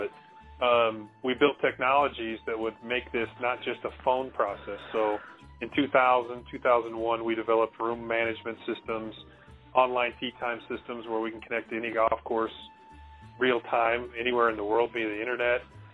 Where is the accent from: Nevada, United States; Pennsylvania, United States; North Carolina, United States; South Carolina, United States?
Nevada, United States; Reno; So basically, I grew up here in Reno, Nevada. That's where our office is located.